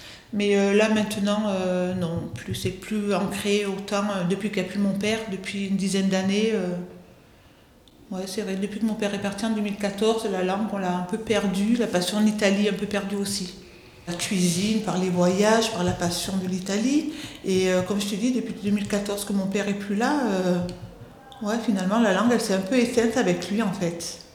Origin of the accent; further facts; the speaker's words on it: Orange, Provence-Alpes-Côte d'Azur, France; born there; Je suis née à Orange, dans le Vaucluse.